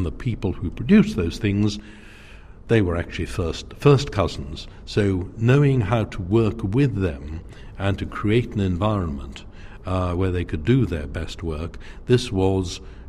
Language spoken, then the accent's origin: English; United Kingdom; I'm British and British and British